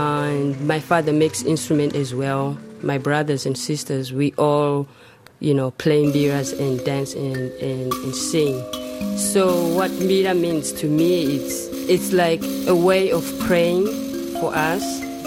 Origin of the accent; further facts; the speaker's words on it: Zimbabwe; now in Auckland, New Zealand; I'm from Zimbabwe, and I live in Auckland.